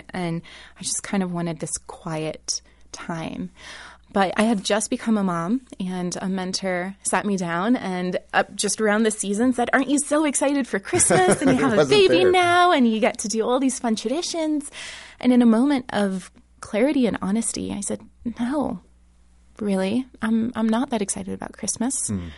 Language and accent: English; Romania; also born or lived in Athens, Greece / United States; I was born in Athens en route to the United States. And then when I was seven, we went back to Romania as missionaries to the gypsies.